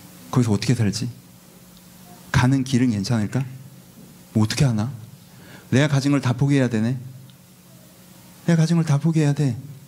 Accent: Seoul, South Korea; 내 고향이 아니라 제 고향은 서울이에요. 근데 원적은 전라도거든요. 부모님 다 전라도 분이어서.

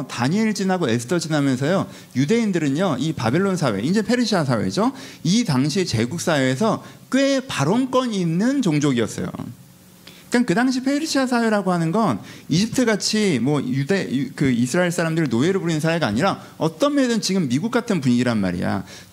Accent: Seoul, South Korea; 내 고향이 아니라 제 고향은 서울이에요. 근데 원적은 전라도거든요. 부모님 다 전라도 분이어서.

